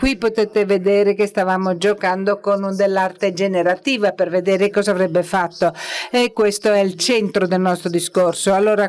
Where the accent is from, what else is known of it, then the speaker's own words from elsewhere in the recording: Egypt; Io sono cresciuta in Egitto ed ero ossessionata.